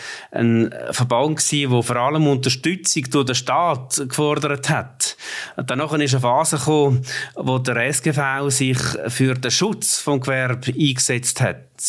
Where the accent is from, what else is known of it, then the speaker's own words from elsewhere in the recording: Aargau, Switzerland; ich bin ein Aargauer im Migrationshintergrund. Also, ich glaube, Weniger entscheidend ist die Aargauer Herkunft.